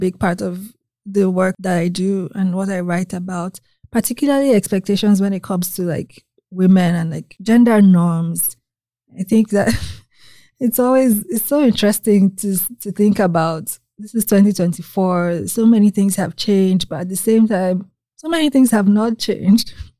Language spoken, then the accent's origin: English; Nigeria; now in United States; Like growing up in Nigeria, we had this impression of the U.S.